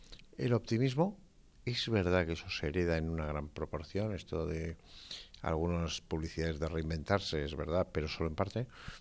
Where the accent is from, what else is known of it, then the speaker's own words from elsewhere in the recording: Estella, Navarre, Spain; y asisto mucho a Pamplona y a mi tierra, que es Estella.